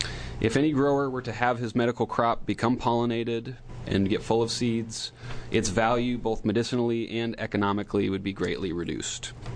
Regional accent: Midwest, United States; This is something I know firsthand, as I was raised in the Midwest

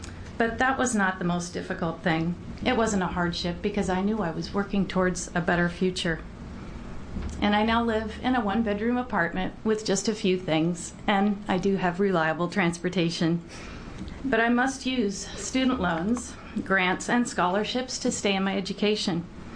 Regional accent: Wilsonville, Oregon, United States; I am from Wilsonville.

